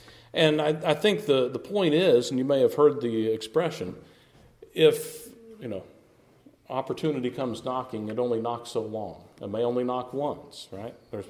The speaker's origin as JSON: {"language": "English", "town": "Maryville", "region": "Tennessee", "country": "United States", "tie": "born or raised there", "also_born_or_lived": "Kentucky", "said": "When I was a kid, my family lived in Maryville. We moved down here from Kentucky after my third grade year."}